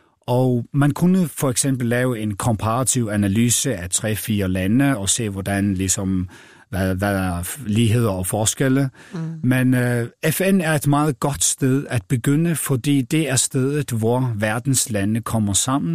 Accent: Faroe Islands; Jeg er født og opvokset på Færøerne.

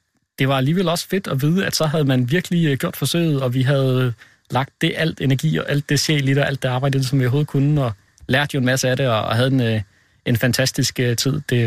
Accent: Region of Southern Denmark, Denmark; also born or lived in Aalborg / Hamburg; now in Copenhagen, Denmark; Fra Sønderjylland.

